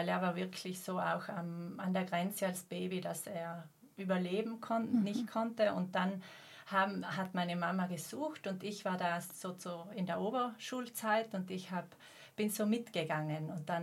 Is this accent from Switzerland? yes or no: no; Bruneck, Trentino-Alto Adige, Italy; Ich bin aufgewachsen in Bruneck.